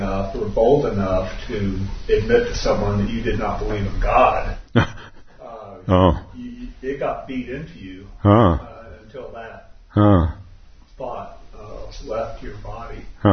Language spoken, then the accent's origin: English; Oklahoma, United States; now in San Francisco Bay Area, United States; I did not grow up in the Bay Area. I grew up in Oklahoma.